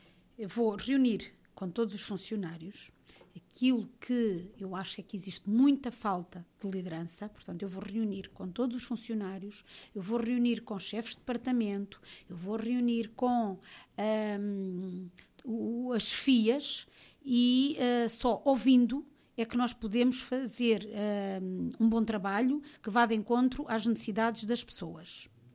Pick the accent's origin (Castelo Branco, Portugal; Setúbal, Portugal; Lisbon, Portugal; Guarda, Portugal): Lisbon, Portugal; Manique; Eu sou de Manique. E eu fui estudar para o Cartaxo e fui estudar para Rio Maior porque não tinha transporte para a Azambuja.